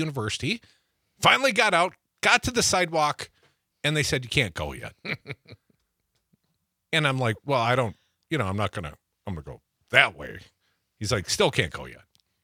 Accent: Madison, Wisconsin, United States; in my hometown, Madison, WMDX.

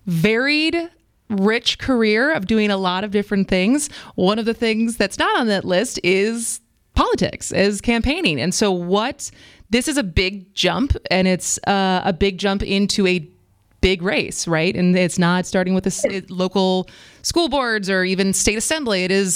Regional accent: Madison, Wisconsin, United States; because I remember going to Janesville as a kid because I grew up in Madison

